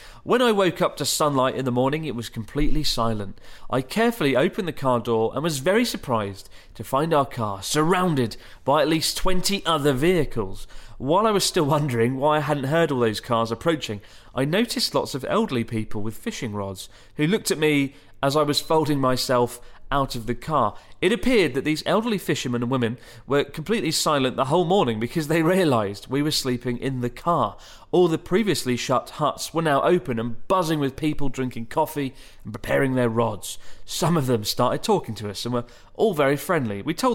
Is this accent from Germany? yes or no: yes; Germany; and I'm a teacher from Germany.